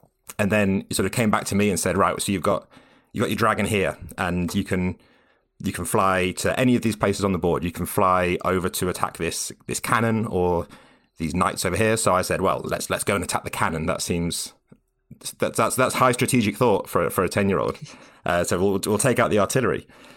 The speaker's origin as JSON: {"language": "English", "region": "West Midlands", "country": "United Kingdom", "tie": "born or raised there", "said": "So I grew up in Staffordshire, in a very small town in Staffordshire, sort of about an hour north of Birmingham."}